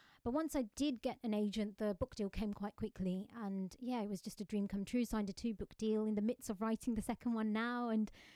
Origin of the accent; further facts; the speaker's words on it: London, United Kingdom; now in England; Well, I was born and raised in London, very much a city girl, never thought I'd leave.